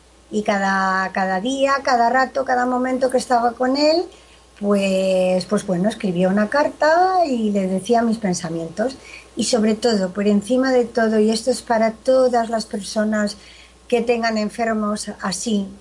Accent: Madrid, Community of Madrid, Spain; also born or lived in Ceuta; yo nací en Ceuta, porque mi padre era militar y por aquella época pues toda la familia era de militares y veníamos de allí, pero a los 2 años me trasladé a vivir a Madrid y bueno, desde entonces vivo aquí en Madrid.

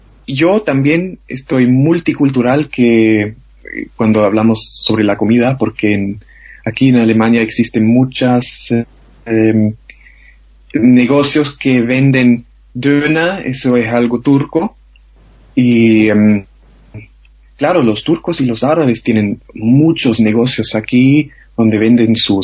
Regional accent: Chile; now in Germany; para ellos, yo soy el chileno, ¿no? Porque claro, los inmigrantes solo hablan con los inmigrantes, claro, pero en unos sentidos soy muy alemán

